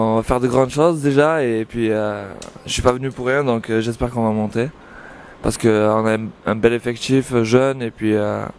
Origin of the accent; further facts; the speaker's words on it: Vence, Provence-Alpes-Côte d'Azur, France; Je suis originaire de Vence, j'habite au Vence, ouais, exactement. J'ai grandi ici